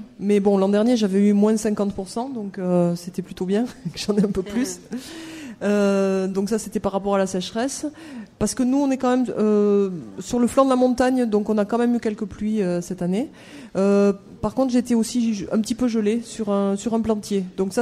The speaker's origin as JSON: {"language": "French", "region": "Occitanie", "country": "France", "said": "Et je suis originaire de la région de Montpellier, et donc j'ai choisi la viticulture."}